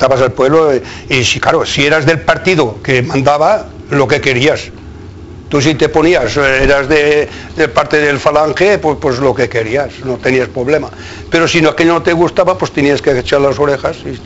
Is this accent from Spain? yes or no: yes; Spain; Está a decir que somos españoles.